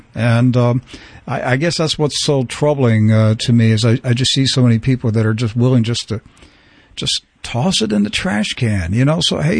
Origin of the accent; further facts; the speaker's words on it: Maryland, United States; I grew up in Western Maryland. I was surrounded by Revolutionary and Civil War history.